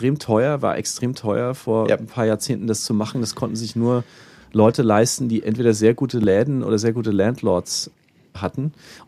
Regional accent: Nuremberg, Bavaria, Germany; Ich komme selber aus Nürnberg. Ja. Wir sind ungefähr, glaube ich, mit dem Auto 15 Minuten voneinander aufgewachsen. Mhm. Also ich komme aus Nürnberg-Fischbach. Das liegt an der A9 auch.

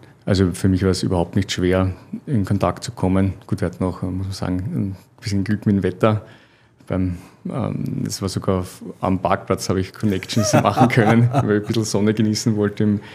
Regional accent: Austria; Ich bin Österreicher und war sehr oft schon in Deutschland

